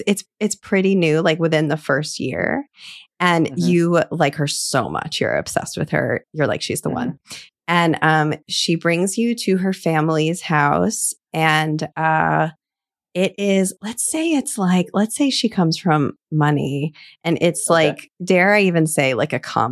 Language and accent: English; Midwest, United States; I am also from the Midwest.